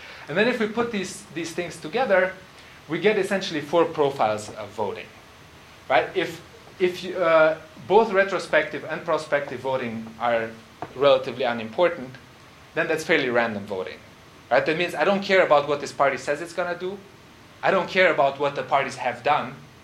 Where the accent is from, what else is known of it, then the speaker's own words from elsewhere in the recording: Romania; obviously, I'm from Romania, so that's where the initial interest came from